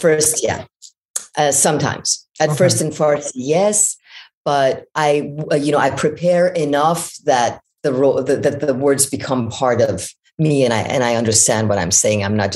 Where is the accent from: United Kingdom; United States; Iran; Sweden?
Iran; born there; first language fa; English is a second language; So technically Farsi is, because I was born in Iran, but because of growing up here, English has become my native language.